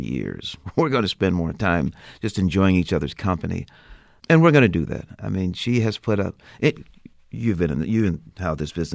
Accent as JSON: {"language": "English", "town": "Omaha", "region": "Nebraska", "country": "United States", "tie": "born or raised there", "said": "I'm 64. When I was a kid growing up in Omaha, the only black folk on TV I saw were people who were getting arrested"}